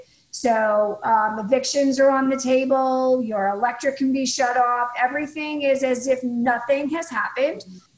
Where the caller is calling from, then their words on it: Florida, United States; It's Florida